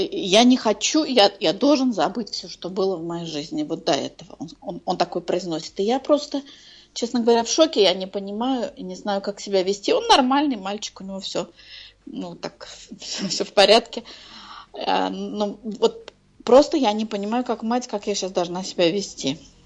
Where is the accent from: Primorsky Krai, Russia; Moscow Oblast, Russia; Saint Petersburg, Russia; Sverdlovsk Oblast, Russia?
Moscow Oblast, Russia; я из Подмосковья.